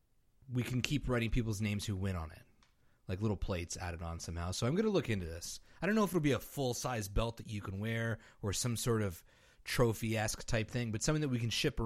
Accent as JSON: {"language": "English", "country": "Canada", "said": "I'm from Canada."}